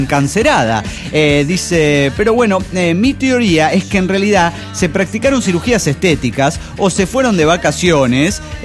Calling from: Entre Ríos, Argentina; de Vial, Entre Ríos, Argentina.

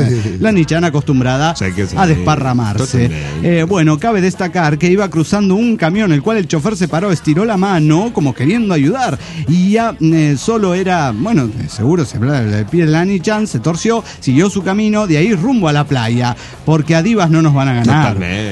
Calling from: Zapopan, Jalisco, Mexico; de Zapopan.

